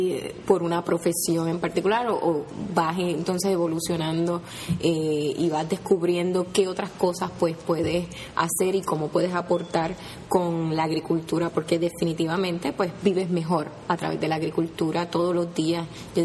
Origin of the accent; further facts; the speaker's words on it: Arecibo, north, Puerto Rico; yo vengo de Arecibo, ¿verdad?, en la zona norte de Puerto Rico, junto al Atillo, el sector lechero por excelencia del país.